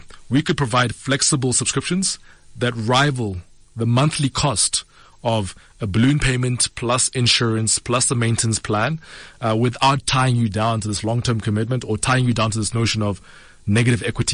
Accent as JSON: {"language": "English", "town": "Pretoria", "region": "Gauteng", "country": "South Africa", "tie": "born or raised there", "said": "I am now 35. So I'll have to hand over my youth card this year. But I grew up in Pretoria."}